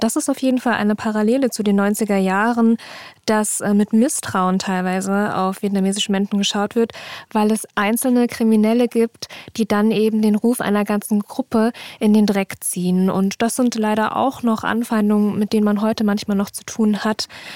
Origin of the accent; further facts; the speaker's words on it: East Germany, Germany; auch als Ostdeutsche